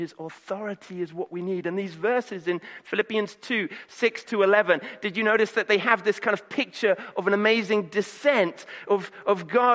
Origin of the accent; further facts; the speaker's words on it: United Kingdom; And the thing is that we as very British people can sometimes be a bit embarrassed about that, even as Christians.